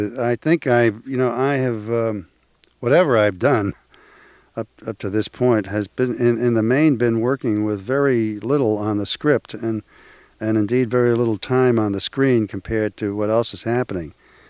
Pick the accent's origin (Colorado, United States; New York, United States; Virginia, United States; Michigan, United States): New York, United States; I guess I have a kind of an urban quality, was born and brought up in New York.